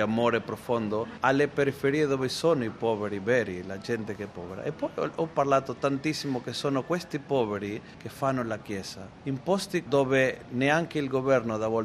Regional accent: Argentina; Italian is a second language; eravamo tutti stranieri, un prete italiano, un prete vietnamita e io argentino

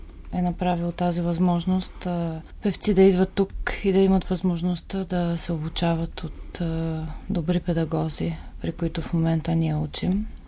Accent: Sliven, Sliven Province, Bulgaria; в Сливен, откъдето съм.

